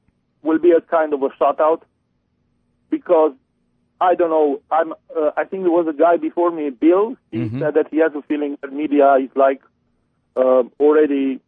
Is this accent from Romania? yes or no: yes; Romania; English is a second language; Yes, first I want to say that I'm original from Romania